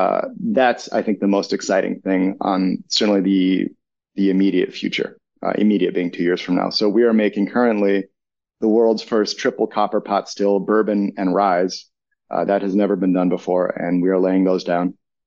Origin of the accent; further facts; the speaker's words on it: Minnesota, United States; I'm from Minnesota. I can use all the beach I can get.